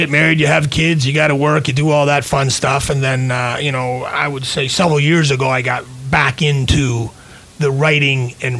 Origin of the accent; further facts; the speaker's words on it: Windsor, Ontario, Canada; moved away; yeah, I don't reside in the Windsor, Ontario area anymore. It's my hometown.